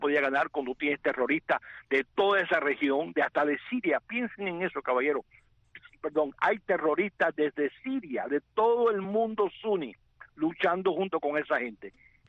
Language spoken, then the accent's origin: Spanish; United States